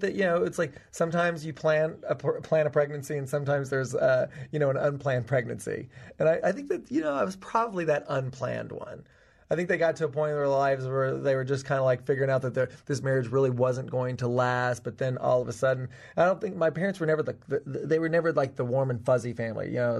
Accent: Tennessee, United States; I'm from Tennessee. I grew up on a farm in Tennessee.

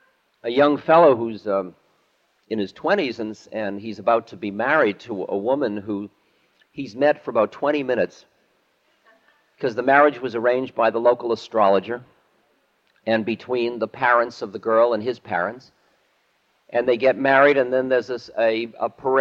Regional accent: Boston, Massachusetts, United States; born or raised there

